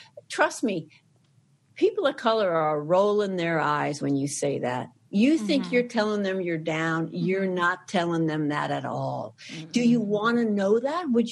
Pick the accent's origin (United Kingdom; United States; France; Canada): Canada; I'm from Canada.